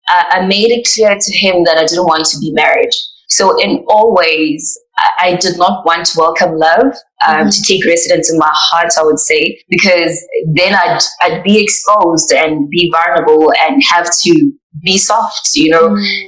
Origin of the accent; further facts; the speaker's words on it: Soweto, Gauteng, South Africa; I grew up in Soweto, Mofolo Village, in those three-roomed apartheid houses where you'd find a family of 11 or 15 living in one house. I'm the third child of seven.